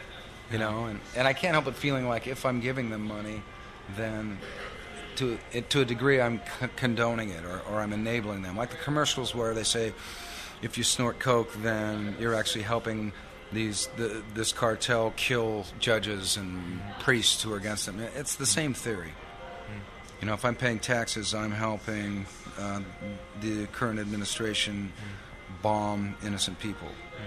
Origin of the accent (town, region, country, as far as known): United States